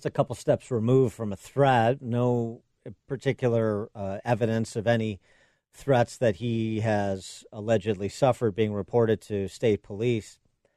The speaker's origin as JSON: {"language": "English", "region": "Illinois", "country": "United States", "said": "And Illinois Governor, my home state governor, King JB of House Pritzker, as I term him"}